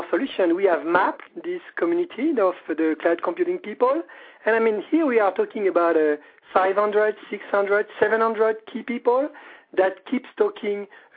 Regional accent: France; English is a second language; Better than my accent, you figured out that I was French, we have a bunch of clients in Paris

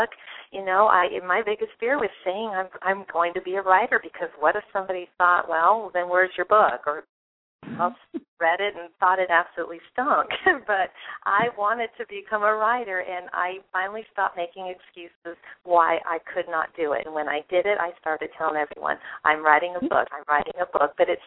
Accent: Wyoming, United States; also born or lived in Puerto Rico; now in Texas, United States; I'm originally from Puerto Rico and was raised in Wyoming, went to the University of Wyoming, and then after I graduated, came to Texas.

